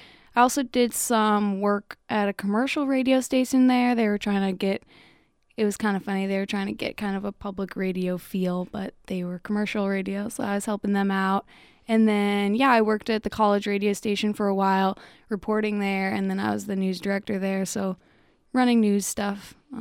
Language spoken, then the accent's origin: English; Chicago, Illinois, United States; also born or lived in Montana / Florida; Last time I had a post box, a mailing address, it was in Florida, but I grew up in Chicago and have spent the last 4 years going to school in Montana.